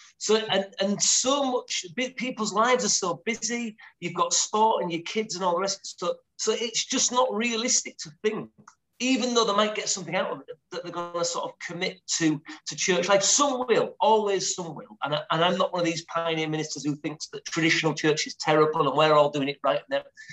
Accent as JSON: {"language": "English", "town": "York", "region": "Yorkshire and the Humber", "country": "United Kingdom", "also_born_or_lived": "Hull", "said": "So I'm in York. So I'm originally from York, and moved away to minister in Hull for about 7 years, and we've moved back."}